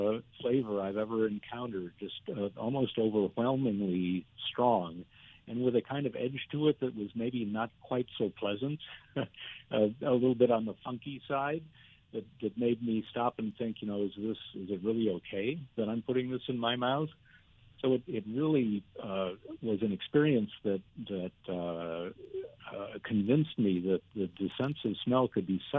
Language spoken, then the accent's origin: English; Chicago, Illinois, United States; Well, yeah, so I went to Caltech as an undergraduate in Pasadena. I grew up in Chicago